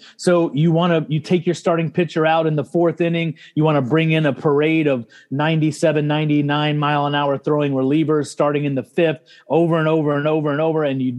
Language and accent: English; Georgia, United States; Yeah, I mean, I grew up in Georgia.